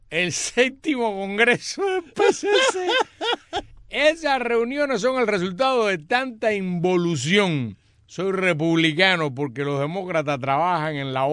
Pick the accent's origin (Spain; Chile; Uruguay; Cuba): Cuba; Villa Clara; Soy de Villa Clara.